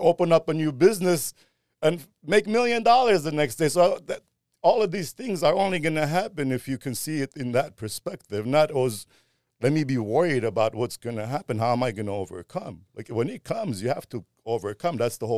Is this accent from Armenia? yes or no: yes; Armenia; now in United States; coming to America for a bigger future, from Armenia. So the whole perspective of, you know, growing up in Armenia was the Christian community where it's family, morals, respect, you know, the way we were raised.